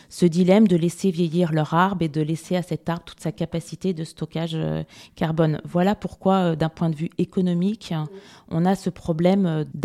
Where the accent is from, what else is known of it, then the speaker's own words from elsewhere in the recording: Centre-Val de Loire, France; born there; Je suis née dans le Berry, c'est pas très loin, entre Bourges et Vierzon, au milieu des belles forêts diversifiées de chênes, entre autres.